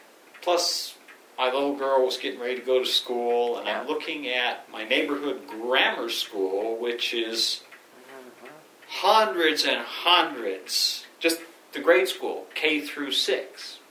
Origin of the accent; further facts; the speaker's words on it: Connecticut, United States; proud to say that this is really my hometown. I was born in this town.